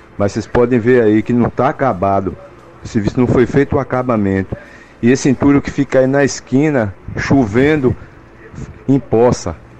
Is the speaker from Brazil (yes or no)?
yes; Bahia, Brazil; sou daqui do bairro da Conquista.